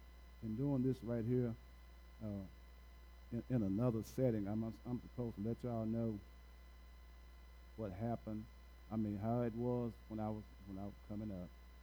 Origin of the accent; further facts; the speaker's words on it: Hopkinsville, Kentucky, United States; I was born in Hopkinsville, Kentucky. I raised up in a community called Derrida Avenue. They call it DA. one of the roughest communities in Hopkinsville.